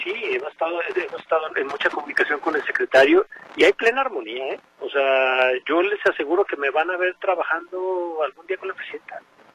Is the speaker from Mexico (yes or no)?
yes; Jalisco, Mexico; si me van a ver como mexicano ayudándole, o desde Jalisco ayudándole